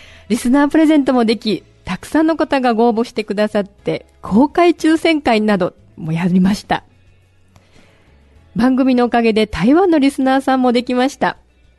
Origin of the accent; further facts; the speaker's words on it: Kadoma, Osaka, Japan; 私の地元門真で